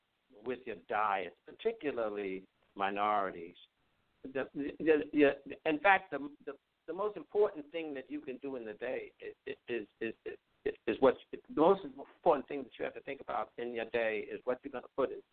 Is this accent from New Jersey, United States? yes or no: no; Bronx, New York, United States; And I just found out even my hometown, I'm born and raised in the Bronx.